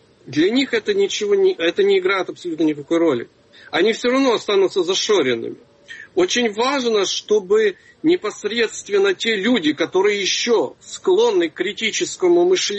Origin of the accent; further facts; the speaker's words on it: Ukraine; Я очень рад, что, слава Богу, я украинец.